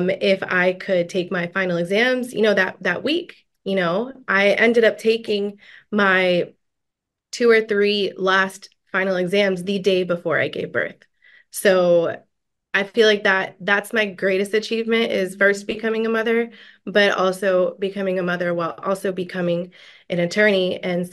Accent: Georgia, United States; And being in Gwinnett, I'm from Gwinnett. I grew up in Gwinnett. Gwinnett has one of the highest populations of Hispanics in Georgia.

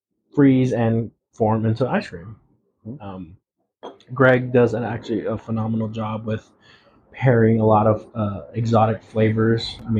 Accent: Weslaco, Texas, United States; also born or lived in McAllen, Texas / Seguin, Texas; Born in McAllen, grew up in Weslaco till I was about 6, and then we moved to Seguin, Texas, okay.

